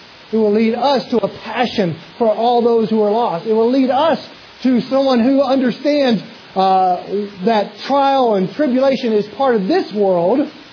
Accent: Louisiana, United States; And I'll do it very, very quickly as this Cajun knows how.

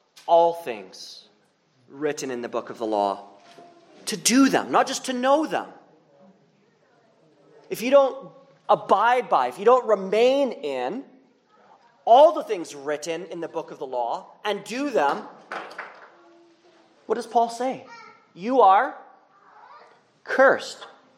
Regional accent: Canada; And I'm not from the States. I'm not from Minnesota. I don't know where all the signs are. And I was barely going over, and that fiend, or that just cop, I mean, He gave me a ticket. No mercy. He wasn't like, hey, I see you're from Canada

